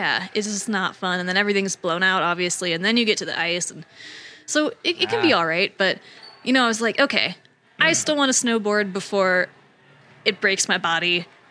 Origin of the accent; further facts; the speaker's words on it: East Coast, United States; So, but, you know, I'm from the East Coast, and it was cool being back in, like, East Coast forests.